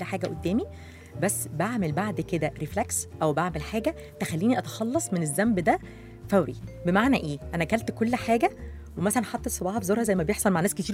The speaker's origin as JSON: {"language": "Arabic", "country": "Egypt", "said": "طبعا بقى يعني مش عندنا في مصر قوي"}